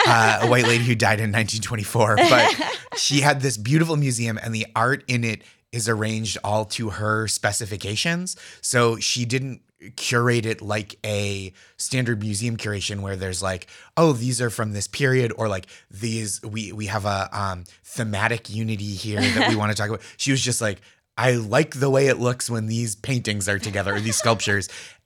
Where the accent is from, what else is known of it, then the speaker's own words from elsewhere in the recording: Massachusetts, United States; So I grew up in the Boston suburbs.